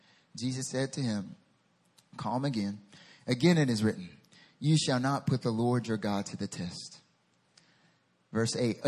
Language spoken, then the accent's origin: English; North Carolina, United States; accent: southern; North Carolina, where I'm from, get off my lawn. What are you doing here? It's private property. It's my southern accent.